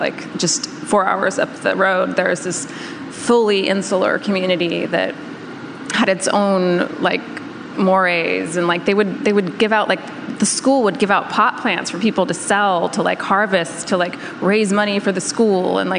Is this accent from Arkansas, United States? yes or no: no; California, United States; also born or lived in New York City; I'm from the North Bay, and I was living in New York City, and I moved back there, and I think it really reconnected me to the like natural beauty of California.